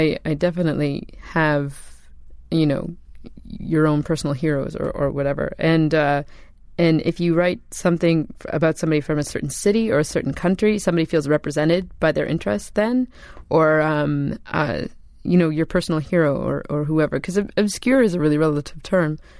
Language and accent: English; Canada; maybe it's because I'm from Canada, which is kind of an underrepresented place in the great big area of entertainment and popular culture